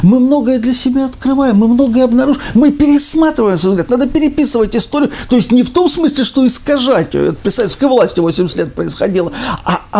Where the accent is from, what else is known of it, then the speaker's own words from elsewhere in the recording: Moscow, Russia; что я очень лично переживаю, как коренной москвич.